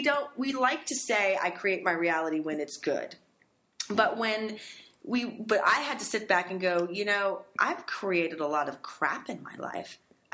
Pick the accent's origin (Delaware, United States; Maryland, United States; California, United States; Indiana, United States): California, United States; Los Angeles; I grew up in Los Angeles mostly.